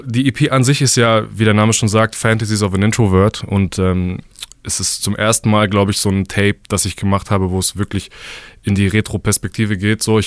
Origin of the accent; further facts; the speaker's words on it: Olpen, Germany; Ich bin aus Olpen, ich wohne in Olpen, bin hier aufgewachsen